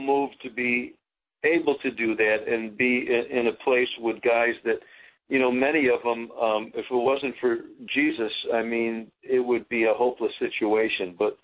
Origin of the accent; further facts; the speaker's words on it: Syracuse, New York, United States; But, you know, I'm originally from Syracuse, New York.